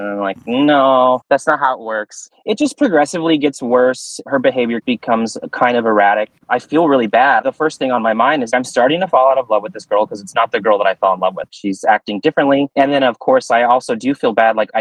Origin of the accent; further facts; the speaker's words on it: Tacoma, Washington, United States; I'm from Tacoma, Washington, so I had to learn to say it right.